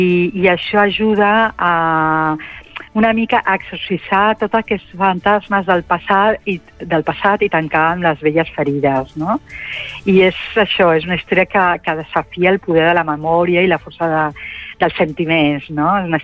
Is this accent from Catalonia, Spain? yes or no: yes; Barcelona, Catalonia, Spain; jo sóc de Barcelona, però la meva família, de part del meu pare, creix a Palamós des del 1750